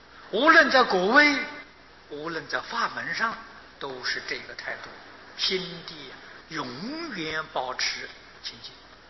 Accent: China; 从前我们中国人呢，这个、吃饭规矩很大

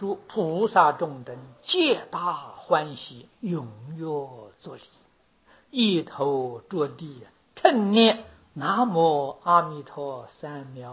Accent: China; 我们中国人听释迦牟尼佛用中国话讲的啊

